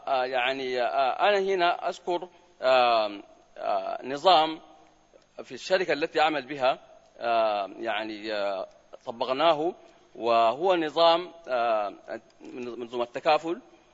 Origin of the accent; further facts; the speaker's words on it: Sudan; حقيقة التأمين الإسلامي عندنا في السودان له مبادئ